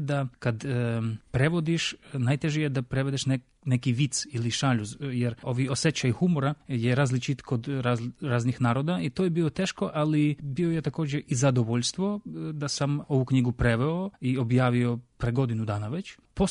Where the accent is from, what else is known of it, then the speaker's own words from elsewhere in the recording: Ukraine; Serbian is a second language; Nažalost, kod nas u Ukrajini zaboravila se ova tradicija nekih časopisa literarnih